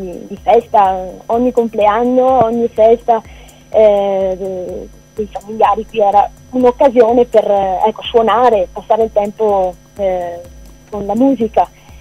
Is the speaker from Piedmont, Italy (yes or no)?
no; Roana, Veneto, Italy; Sì, vengo da Ruana, precisamente, nell'altopiano di Asiago.